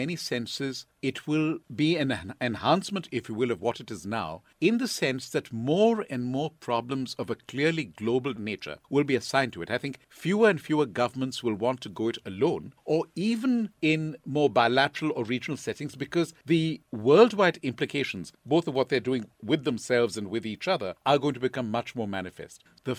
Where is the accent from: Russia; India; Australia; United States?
India; I, growing up in India, had a fairly misbegotten experience trying to learn and practice yoga